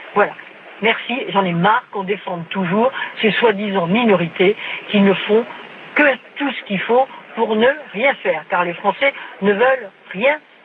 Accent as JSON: {"language": "French", "country": "France", "said": "Je suis française, hein, toute ce qu'il y a de plus française"}